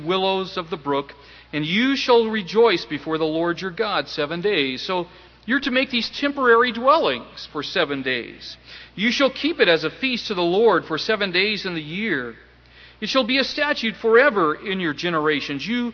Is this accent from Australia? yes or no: no; Pasadena, California, United States; also born or lived in North Carolina; I was born in North Carolina in 1951. In 1956, my family moved to Pasadena, California. And there we took up residence.